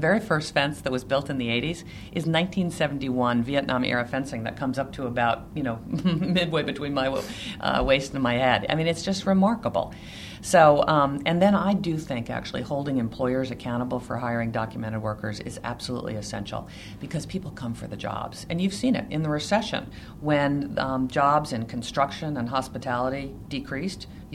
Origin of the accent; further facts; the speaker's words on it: California, United States; You know, I come from Silicon Valley, 130 miles away from Sacramento.